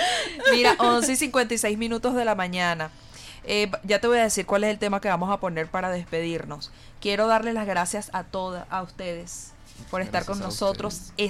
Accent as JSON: {"language": "Spanish", "country": "Venezuela", "said": "yo soy latina y soy venezolana y bueno, soy cristiana."}